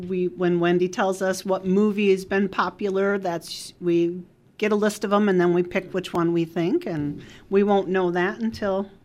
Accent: Marshfield, Wisconsin, United States; But he's from Rapids. I'm from Marshfield.

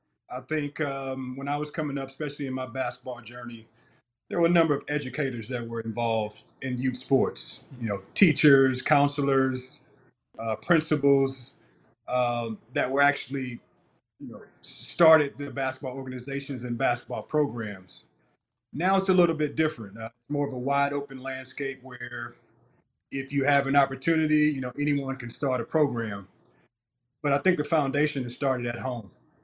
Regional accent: St. Louis, Missouri, United States; Well, I'm a hometown kid, born and raised in St. Louis. This has always been home for me, even through the cities that I played in.

